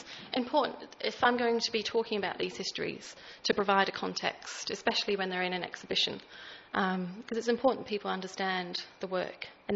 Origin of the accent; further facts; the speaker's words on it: England, United Kingdom; I grew up in England, surrounded by a lot of history and like local ghost stories and things.